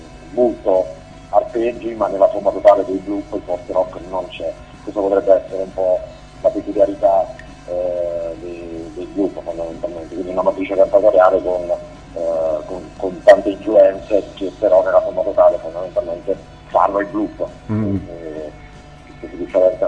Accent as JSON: {"language": "Italian", "region": "Campania", "country": "Italy", "lives_now": "Milan, Italy", "said": "io sono campano, e gli altri tre componenti del gruppo, Francesco il cantante, Franky Battista e Berto il batterista, sono pugliesi, quindi viviamo tutti a Milano, ci siamo incontrati qui."}